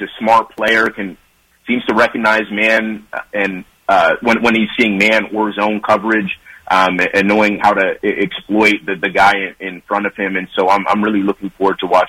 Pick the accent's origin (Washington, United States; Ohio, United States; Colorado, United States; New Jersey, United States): Washington, United States; Seattle; my expectations are really high because I'm from Seattle, so.